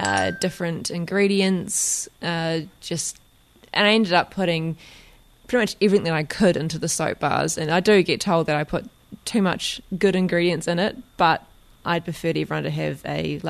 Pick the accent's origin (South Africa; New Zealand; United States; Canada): New Zealand; Timaru, Canterbury; Originally, because I'm from Timaru